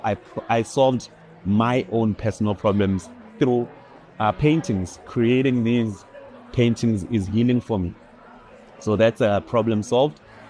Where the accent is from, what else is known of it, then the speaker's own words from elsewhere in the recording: Soweto, Gauteng, South Africa; I'm from Soweto and I was lucky to have a mentor that opened the world for me.